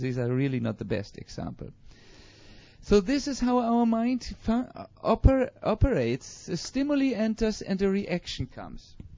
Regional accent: North Germany, Germany; I am coming from North Germany.

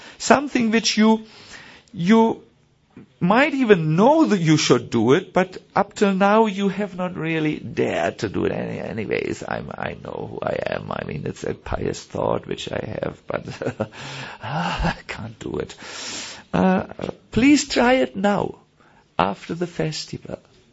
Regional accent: Germany; I'm from Germany, it's not so easy for me to do this, you know.

